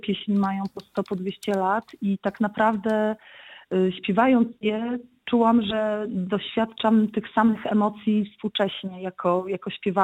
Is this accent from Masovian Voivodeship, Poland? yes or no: no; Sejny, Podlaskie Voivodeship, Poland; Obydwie pochodzimy z Sejm, więc jest bliska mi po prostu ta ziemia sejneńska